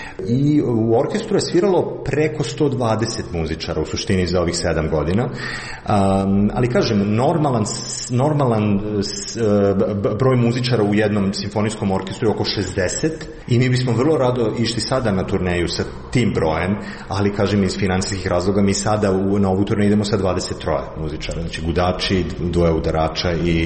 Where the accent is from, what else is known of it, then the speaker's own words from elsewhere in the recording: Belgrade, Serbia; now in Berlin, Germany; ja sam rodom iz Beograda, ali živim već 20 godina u Berlinu